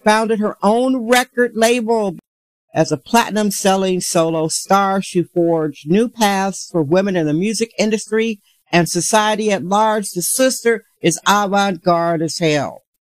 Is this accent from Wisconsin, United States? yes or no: yes; Wisconsin, United States; I'm from Wisconsin. I own it. I am not ashamed of being vulnerable.